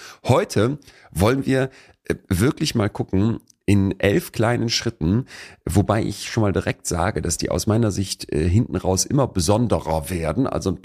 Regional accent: North Rhine-Westphalia, Germany; wir natürlich als Rheinländer und Karnevalisten

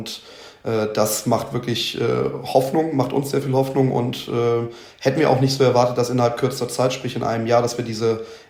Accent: Lower Saxony, Germany; born there; ich bin gebürtiger Südniedersachse.

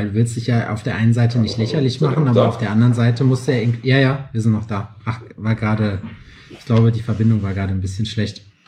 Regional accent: Lüdenscheid, North Rhine-Westphalia, Germany; als ich in meiner alten Heimat in Lüdenscheid

